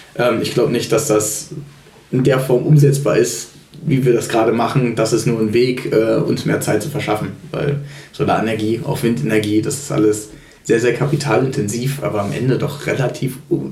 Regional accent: Hamburg, Germany; Und das sind Dinge, die wir als Hamburger häufig gar nicht wissen.

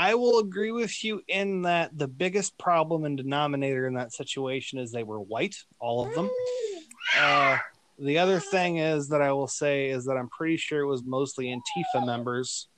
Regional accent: Arizona, United States; You've got fucking my home state of Arizona refusing to do a recount or review of the ballots.

